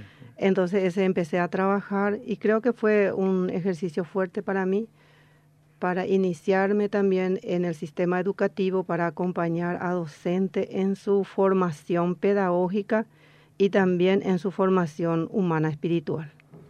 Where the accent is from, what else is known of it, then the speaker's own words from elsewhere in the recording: Concepción, Paraguay; Yo vine de Concepción y empecé a trabajar como maestra